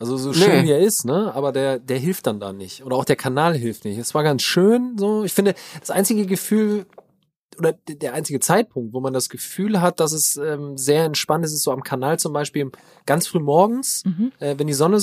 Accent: Bremen, Germany; Eigentlich, ich komme ja auch aus dem Norden, so Bremen an die Ecke und so weiter.

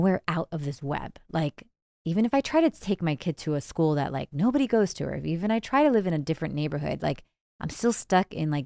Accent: Miami, Florida, United States; also born or lived in New Jersey / Los Angeles; I was born in New Jersey. I grew up in Miami. My parents, like after it was too cold for them in Jersey, we moved to Miami, grew up there

